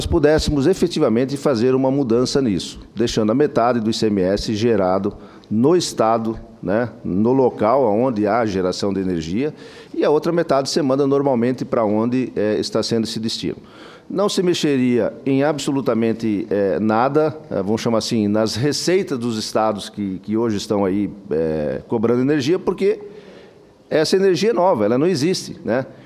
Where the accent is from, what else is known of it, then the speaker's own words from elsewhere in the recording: São Miguel do Iguaçu, Paraná, Brazil; Eu vim de uma região do Paraná, a Vossa Excelência também veio de lá, de Cascavel, sou ali de São Miguel do Iguaçu